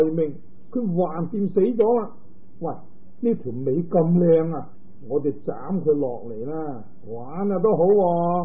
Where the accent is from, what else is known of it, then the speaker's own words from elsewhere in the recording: Guangdong, China; 即系我哋广东人话嘅细佬啊。